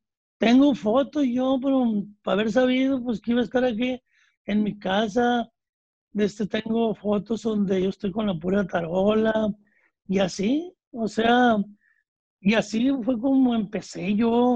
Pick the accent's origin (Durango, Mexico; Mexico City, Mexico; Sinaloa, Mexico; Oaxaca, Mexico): Sinaloa, Mexico; Mocorito; porque nosotros somos del Progreso Mocorito, Sinaloa. Cerca de Mocorito.